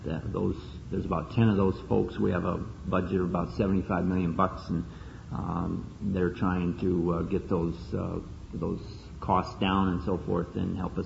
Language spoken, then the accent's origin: English; Wisconsin, United States; I grew up in Wisconsin and got out of high school in 1964.